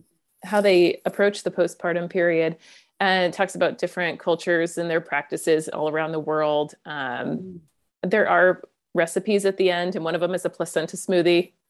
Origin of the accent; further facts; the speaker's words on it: Omaha, Nebraska, United States; also born or lived in Dallas, United States; I was born and raised in Omaha. The only time I left was when my husband was in residency in Texas, in Dallas.